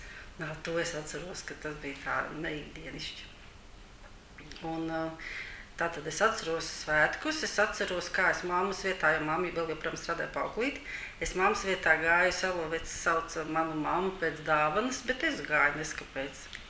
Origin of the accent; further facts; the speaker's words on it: Riga, Latvia; Un bērnības es pavadījis, kā arī visu skolas gads dzīvoju teikā, un arī bērnu dārzā, 18. Rīgas bērnu dārziņā, es gāju arī teikā